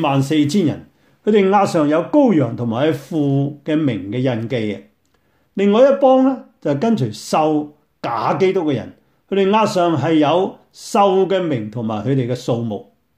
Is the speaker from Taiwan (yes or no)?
no; Hong Kong; now in San Francisco, United States; 我从香港来的，我的历史背景是怎样，我的关系是怎样。